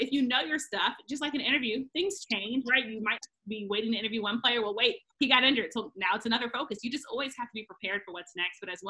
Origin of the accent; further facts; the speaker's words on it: DMV, United States; I love the DMV. Like, I am the DMV. Like, it's my hometown.